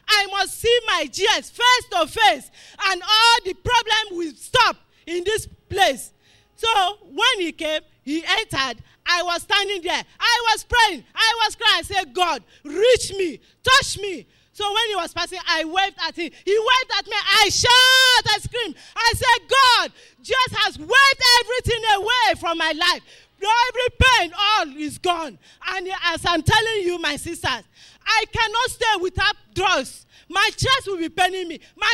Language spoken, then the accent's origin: English; Alode, Rivers, Nigeria; I'm from Alode, Eleme here.